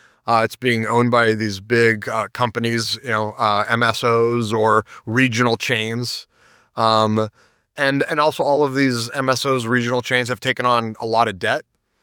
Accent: Denver, Colorado, United States; also born or lived in California; And I'm from Denver originally. At the time that cannabis became legal, I lived in California. But being from Denver, a lot of my friends got licenses.

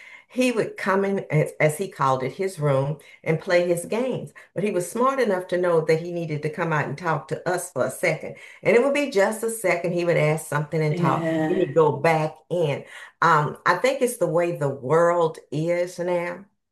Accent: Texas, United States; I'm originally from East Texas. There are no big cities in East Texas.

